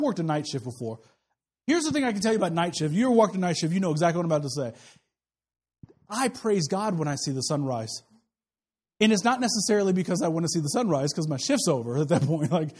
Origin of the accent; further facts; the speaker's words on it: Kansas City, Missouri, United States; I love barbecue. I'm from Kansas City. I love it a lot.